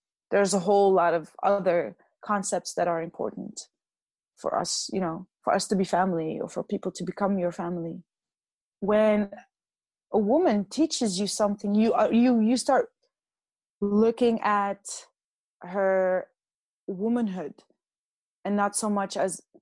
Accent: High Atlas, Morocco; We are from the High Atlas Mountains in Morocco, the southeast. It's very a rural area.

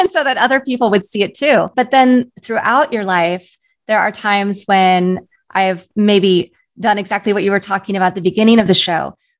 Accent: Kansas, United States; I think growing up, I grew up in Kansas, not a lot of Asian faces, not a lot of half Asians

